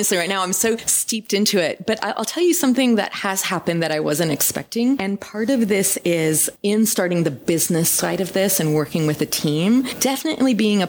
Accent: Michigan, United States; I grew up in Michigan, Detroit area, and there was all these county fairs the way they have in the Midwest.

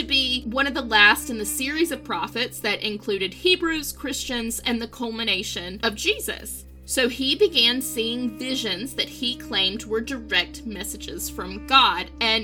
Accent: Deep South, United States; So, I grew up in the Deep South, in case you can't hear it.

